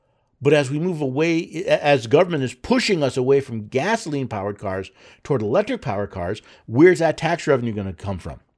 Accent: Tennessee, United States; I know it's being considered in my home state of Tennessee.

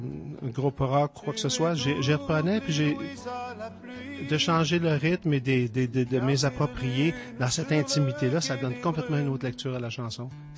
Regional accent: Montreal, Quebec, Canada; je viens de Montréal. Montréal-Est, la partie industrielle. Et je suis resté longtemps. Alors, on a grandi là, ma sœur et moi. Et puis, mon père travaillait dans les raffineries de pétrole.

